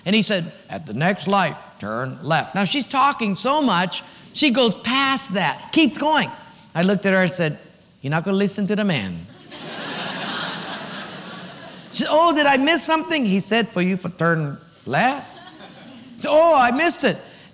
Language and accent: English; Hilo, Hawaii, United States; I'm from Hilo. A map in color is new.